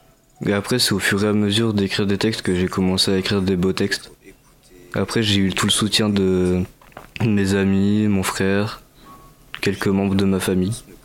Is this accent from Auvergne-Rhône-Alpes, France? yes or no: no; Niort, Nouvelle-Aquitaine, France; Moi, je viens de Niort, dans les Deux-Sèvres.